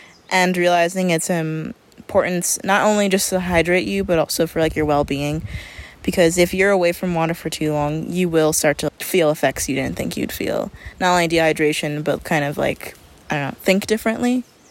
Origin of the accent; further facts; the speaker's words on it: Las Cruces, New Mexico, United States; Where we are from Las Cruces, there's a lot of importance around the Rio Grande River